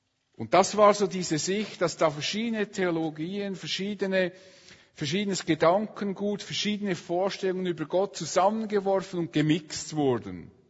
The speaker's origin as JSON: {"language": "German", "country": "Switzerland", "said": "Für uns eigentlich aktuell als Schweizer."}